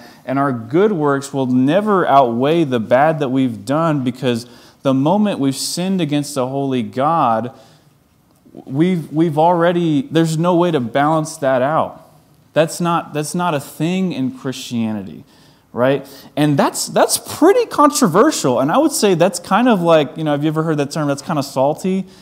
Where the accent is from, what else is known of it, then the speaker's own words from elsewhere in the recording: Long Island, New York, United States; I grew up in Long Island